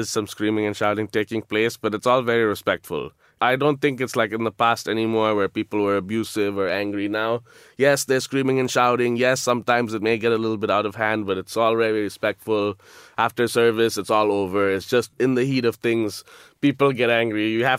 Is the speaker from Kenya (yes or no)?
no; Indonesia; now in London, United Kingdom; I am just come to London and I'm here to stay. And I do have plans of opening other concepts here. I mean, I'm from Indonesia.